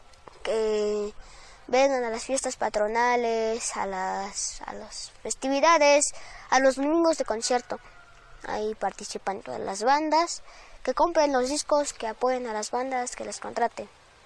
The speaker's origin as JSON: {"language": "Spanish", "town": "Santa María Tlahuitoltepec", "region": "Oaxaca", "country": "Mexico", "said": "Tengo 9 años, soy originaria de Santa María Tlahuitoltepec, Mije, de aquí de Oaxaca."}